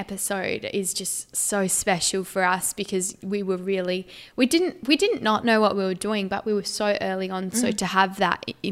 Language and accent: English; Australia; for us as, you know, white women who have been born and raised in Australia